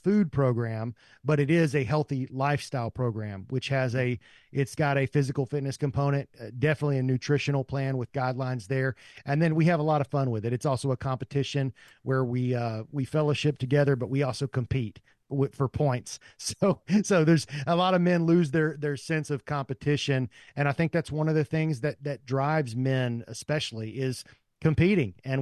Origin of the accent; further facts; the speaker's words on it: Murfreesboro, Tennessee, United States; I'm from this area. So originally I grew up in Murfreesboro. My family was still here.